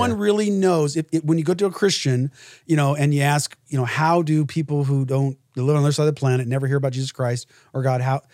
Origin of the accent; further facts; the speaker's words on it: Las Vegas, Nevada, United States; also born or lived in Tennessee; Las Vegas. I was born in Tennessee, but mostly Las Vegas, Nevada.